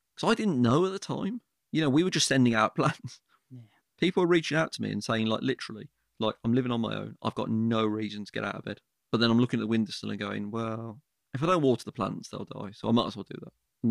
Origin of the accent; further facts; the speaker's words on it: Birmingham, West Midlands, United Kingdom; You know, we're from Birmingham